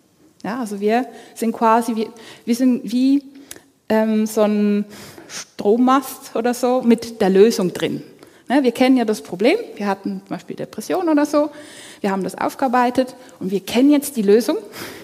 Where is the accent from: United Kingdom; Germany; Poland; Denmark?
Poland; German is a second language; now in Switzerland; Also ich bin ja aus Polen, von meinem Namen her könnt ihr das erkennen.